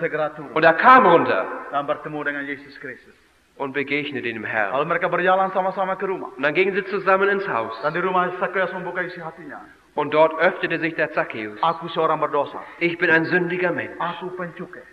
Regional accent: Indonesia; Oft ist es so, dass bei uns in Indonesien vorne schöne Blumen blühen, vor Vorgarten.

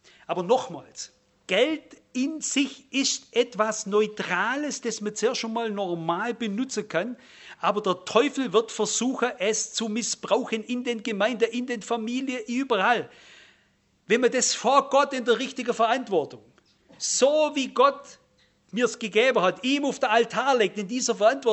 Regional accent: Baden-Württemberg, Germany; Wisst ihr, ich bin ja ein Schwabe.

